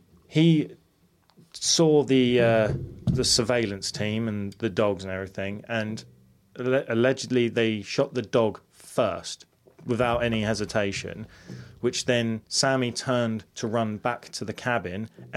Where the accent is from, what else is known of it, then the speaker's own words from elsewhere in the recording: United States; Yeah, normal American. Yeah, yeah. I can say it. I'm American. It's fine.